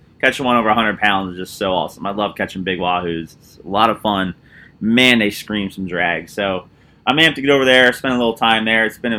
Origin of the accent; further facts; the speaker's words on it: New Jersey, United States; It reminds me of what we used to fish growing up in New Jersey, and really enjoy it.